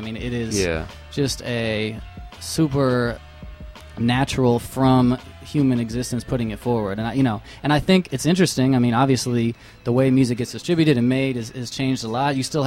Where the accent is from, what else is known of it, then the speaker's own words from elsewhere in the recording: Denver, Colorado, United States; I grew up in Denver, too. I should lay that on the table.